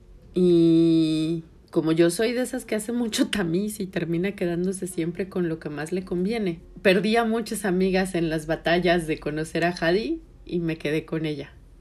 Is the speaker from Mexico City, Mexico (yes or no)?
yes; Mexico City, Mexico; Soy chilanga.